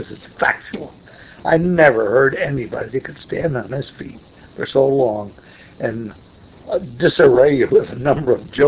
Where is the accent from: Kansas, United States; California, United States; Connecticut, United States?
Connecticut, United States; Westville; So we grew up, Dick and I grew up in Westville. With all of Yale properties at our disposal.